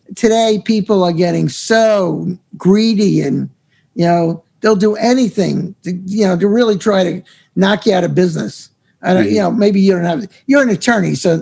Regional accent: Valley Stream, New York, United States; I grew up in Valley Stream, Long Island. You know where that is? Valley Stream, Lynbrook.

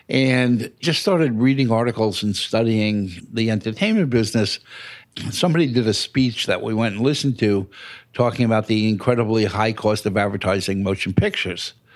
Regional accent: New York, United States; now in California, United States; I said, listen, I'm a New Yorker. I'm not moving to California.

